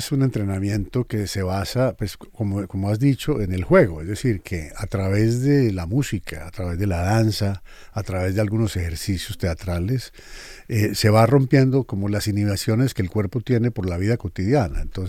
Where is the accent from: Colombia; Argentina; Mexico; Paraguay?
Colombia; bueno, yo soy colombiano.